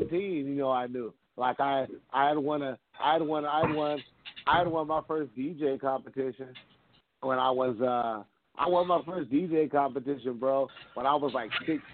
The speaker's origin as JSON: {"language": "English", "town": "Portland", "country": "United States", "said": "I'm from Portland, man. You know, I mean, you know. The neighborhood, you know, it was kind of wild"}